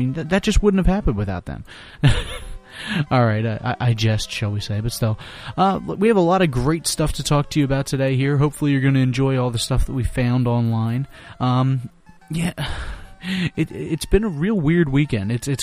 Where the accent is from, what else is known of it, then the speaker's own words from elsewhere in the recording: Philadelphia, Pennsylvania, United States; I love the Flyers. I'm from Philadelphia. Can you tell? I live here